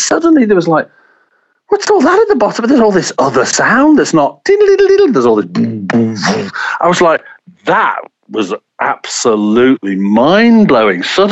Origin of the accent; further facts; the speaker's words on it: England, United Kingdom; born there; I was born in England.